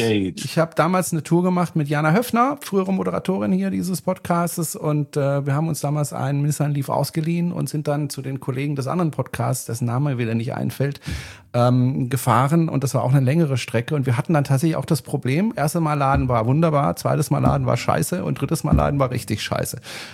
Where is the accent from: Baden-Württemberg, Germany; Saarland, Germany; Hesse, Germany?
Baden-Württemberg, Germany; ich bin Badener. Badenser.